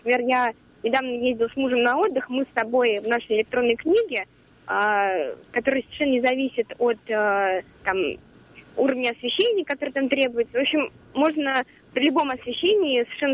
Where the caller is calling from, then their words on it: Moscow, Russia; я звоню из Москвы.